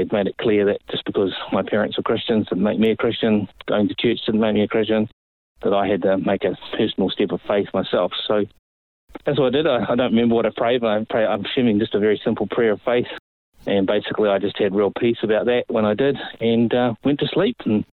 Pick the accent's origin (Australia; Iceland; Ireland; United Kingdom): Australia; also born or lived in Lower Hutt, New Zealand; I was born in New Zealand, in the North Island, just out of Wellington, a place called Lower Hutt. Mm-hmm. And for the first about a year and a half, I lived in New Zealand before we moved to Australia. My parents did in the early 70s.